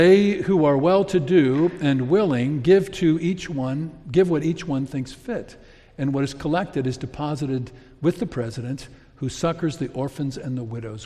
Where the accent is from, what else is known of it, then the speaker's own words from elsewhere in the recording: Ireland; I'm an Irishman.